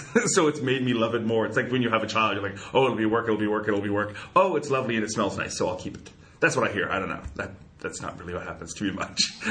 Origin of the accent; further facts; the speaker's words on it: Canada; I'm a Canadian, so we don't have Steak and Shake.